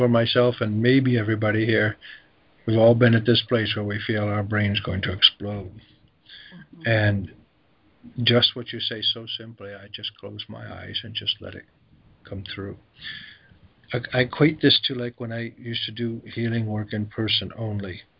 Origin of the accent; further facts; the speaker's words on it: Syracuse, New York, United States; I'd pretend I'm a snowplow, because we're from Syracuse, you know, and all that. It's all upstate New York, all the snow is.